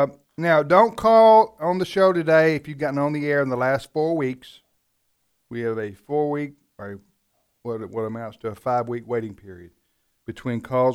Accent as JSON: {"language": "English", "region": "Mississippi", "country": "United States", "tie": "born or raised there", "also_born_or_lived": "Missouri", "said": "Actually, I was born in Missouri but grew up in Mississippi."}